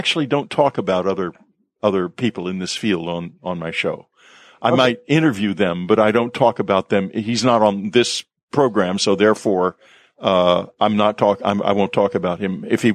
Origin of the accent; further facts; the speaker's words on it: San Antonio, Texas, United States; I grew up in San Antonio, Texas in the 50s, and every summer we had horrible polio epidemics